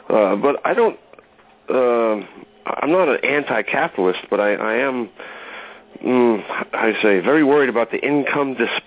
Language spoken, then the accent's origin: English; Massachusetts, United States; I didn't grow up in Maryland. I grew up in Massachusetts. And my family was French-Canadian.